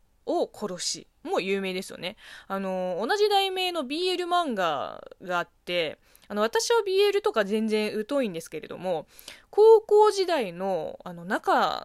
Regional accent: China; Japanese is a second language; この番組は中国生まれ中国育ちの

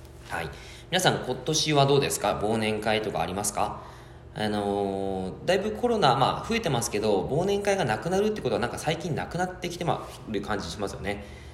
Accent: Yamagata, Japan; now in Fukuoka, Japan; 僕の山形出身なんで、うわめんどくせえと思っちゃうんですよね

